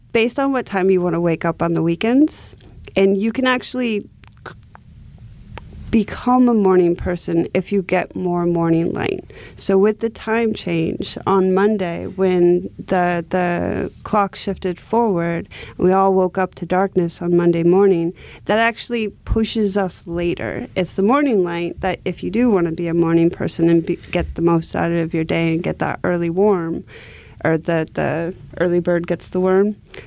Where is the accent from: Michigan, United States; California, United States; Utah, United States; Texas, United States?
California, United States; I come from California, Southern California, where we didn't have seasons.